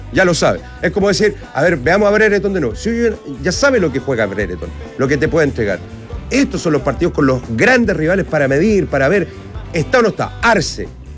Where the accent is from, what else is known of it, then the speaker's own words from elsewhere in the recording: Chile; soy chileno